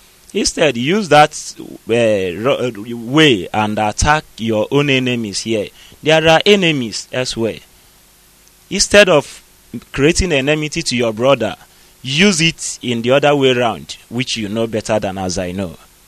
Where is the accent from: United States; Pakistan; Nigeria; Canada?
Nigeria; South East; now in Bangkok, Thailand; We don't know anything about Nigeria. Nigeria is not our birthright or whatsoever. We are from Biafra.